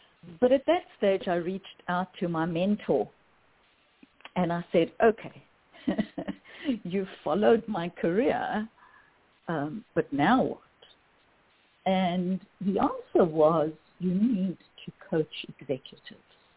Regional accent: South Africa; moved away as an adult; now in United States; So I'm actually South African, born and bred. I've been in the U.S. for 10 years. And my heritage is Greek. So that's why you are hearing a very mixed accent.

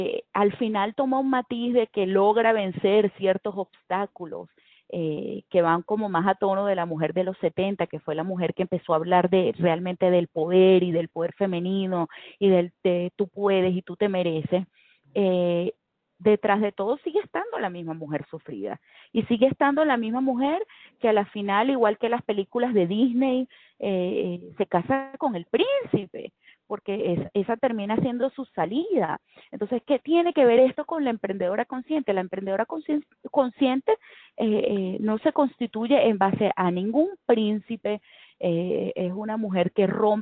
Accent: Venezuela; Yo soy venezolana y las novelas venezolanas pues nos marcaron y yo crecí con las novelas venezolanas.

